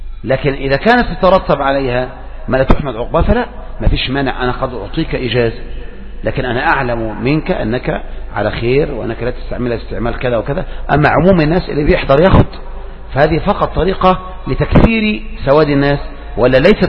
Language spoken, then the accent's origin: Arabic; Egypt; ولهذا بدأت تنتشر الأيام هذه في عندنا في مصر مثل هذه الأشياء